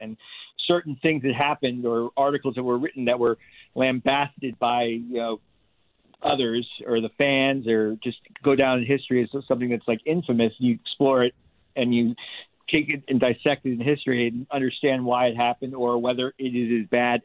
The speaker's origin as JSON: {"language": "English", "town": "Miami", "region": "Florida", "country": "United States", "tie": "born or raised there", "said": "I grew up in Miami. I grew up in about 10 minutes from the stadium in North Miami."}